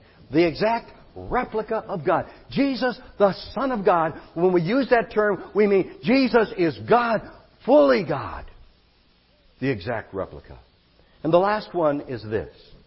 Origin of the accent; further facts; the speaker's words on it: Michigan, United States; I grew up in Michigan, and in the winter times, it usually got very cold.